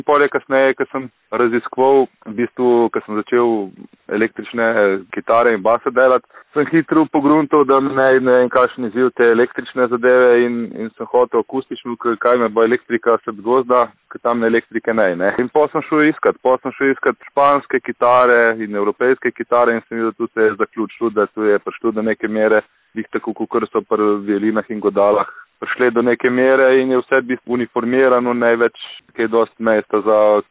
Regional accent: Littoral–Inner Carniola, Slovenia; Tam, kjer smo iz Loške doline, tam še zmeraj, jaz pravim, da tam so še zmeraj pravljice doma

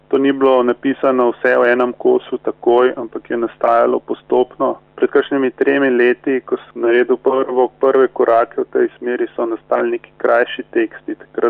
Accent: Ljubljana, Central Slovenia, Slovenia; Rodil sem se v Ljubljani, prvih 20 let sem preživel tam do študija. Pol sem živel pa vse povsod v različnih mestih. Kamnik, Celje, Maribor, Rogaška, Slatina, ponekod sem delal, ponekod sem živel.

